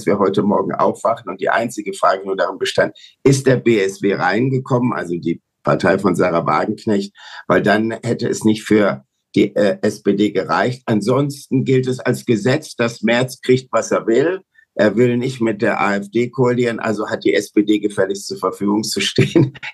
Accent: Germany; dass wir als Deutsche das einmalige Glück haben

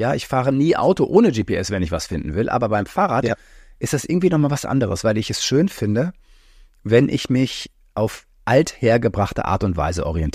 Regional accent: North Rhine-Westphalia, Germany; ich bin an so einem Berg groß geworden. Ja. Und habe mir immer gewünscht, dass man einen Tunnel bauen würde zwischen dem Dorf, wo ich aufgewachsen bin, und der Innenstadt von Detmold.

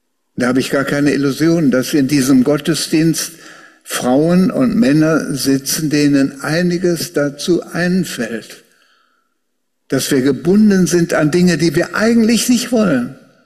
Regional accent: Wuppertal, North Rhine-Westphalia, Germany; eigentlich ist Wuppertal meine Heimatstadt. Und ich bin da oben in Ronsdorf groß geworden. Und als ich 6 oder 7 Jahre alt war, da ist mein Vater mit mir nach Elberfeld gegangen.

